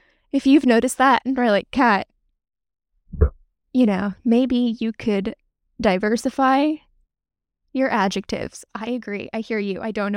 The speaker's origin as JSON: {"language": "English", "region": "Colorado", "country": "United States", "said": "back to the Sand Creek Massacre time, which I know because I'm from Colorado."}